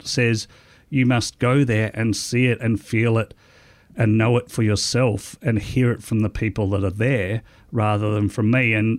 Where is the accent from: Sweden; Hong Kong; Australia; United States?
Australia; once we came home from Singapore, I really wanted to have a very typical Australian holiday for our family to reconnect with, you know, our massive country.